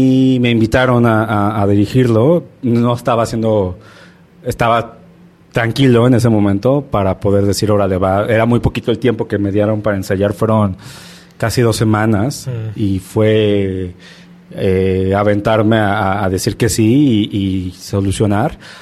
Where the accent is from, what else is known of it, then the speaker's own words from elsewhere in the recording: Monterrey, Nuevo León, Mexico; Ajá, soy de Monterrey.